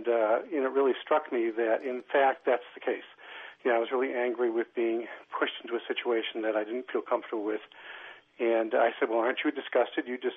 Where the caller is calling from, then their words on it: Lancaster, Massachusetts, United States; I am calling from Lancaster, Massachusetts, actually.